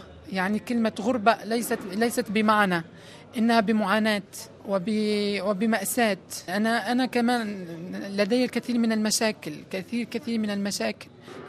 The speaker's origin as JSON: {"language": "Arabic", "country": "Tunisia", "lives_now": "Lampedusa, Italy", "said": "احنا الأفارقة والمهاجرين، يعني اللي هم الموجودين الحين بلمبدوزة، وانا مثلا من تونس"}